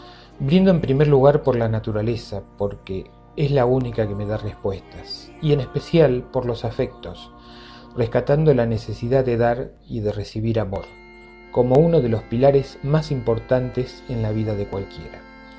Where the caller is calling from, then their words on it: Argentina; de Argentina. Mi saludo para estas fiestas.